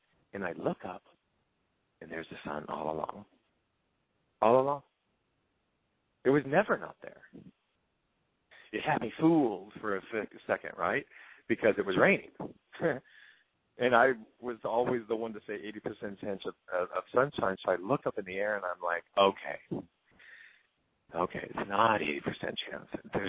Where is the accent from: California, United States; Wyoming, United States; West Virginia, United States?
California, United States; also born or lived in Las Vegas; because I grew up mainly in Southern California. I have a couple memories of Las Vegas as a child, but for the most part, Southern Cal.